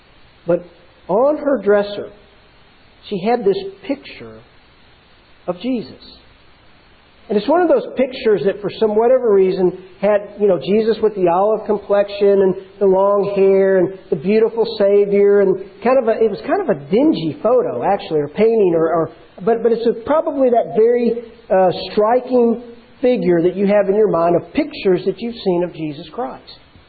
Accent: Covington, Tennessee, United States; And as a child growing up in Covington, Tennessee, even though it wasn't very far to get to her house

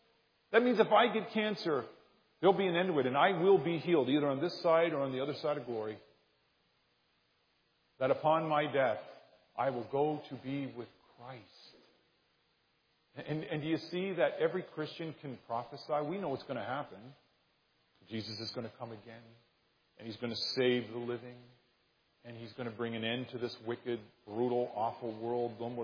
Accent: Canada; No, I have to laugh as a Canadian.

